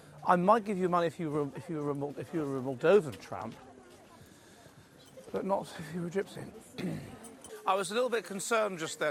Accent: England, United Kingdom; I'm a professor of psychology at the Rushden Academy of Sciences. I'm from England.

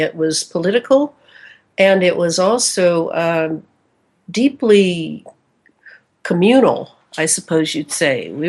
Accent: Missouri, United States; He would say to me, I was from Missouri, and he would see my little ribbon, Missouri

